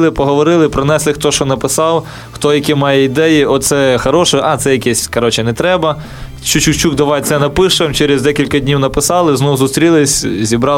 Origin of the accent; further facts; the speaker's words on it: Kyiv, Ukraine; Тому що ми оба кияни, ми родилися в Києві.